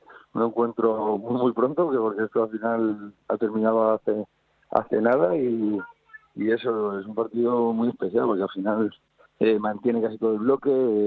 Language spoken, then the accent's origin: Spanish; Madrid, Community of Madrid, Spain; aunque nosotros somos de Madrid.